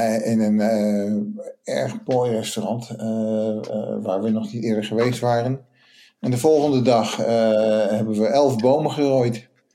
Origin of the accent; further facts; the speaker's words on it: Callicoon, New York, United States; En Calicoon, New York aan de Delaware rivier.